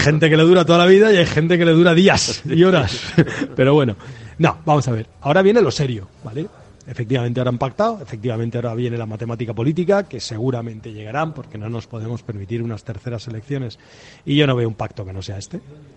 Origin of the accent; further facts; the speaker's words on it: Valencian Community, Spain; si somos valencianos, somos valencianos y tenemos que defender lo nuestro.